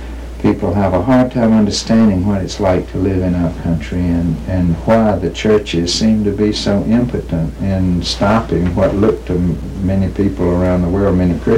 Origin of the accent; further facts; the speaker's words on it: the South, United States; accent: Southern; That's one reason I hold on to my Southern accent and try to maintain its purity.